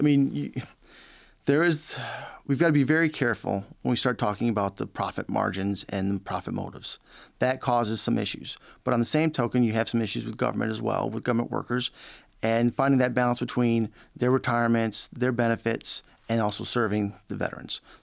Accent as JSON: {"language": "English", "town": "Hartford", "region": "Michigan", "country": "United States", "tie": "born or raised there", "said": "Well, I'm actually from Hartford, Michigan. I was born and raised basically in Southwest Michigan. I graduated from Hartford High School in 1989."}